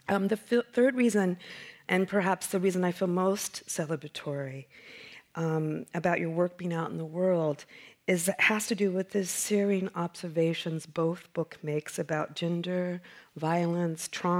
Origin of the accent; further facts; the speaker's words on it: Compton, California, United States; born there; when I was born here in Compton in 1964, one out of three African Americans were from Louisiana.